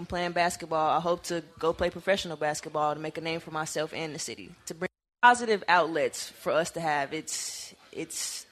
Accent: Gary, Indiana, United States; Gary, Indiana, also a very interesting place. I wouldn't lie, we don't have much.

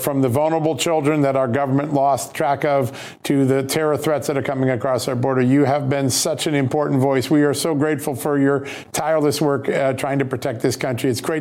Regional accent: Virginia, United States; He's a former attorney general of my home state of Virginia

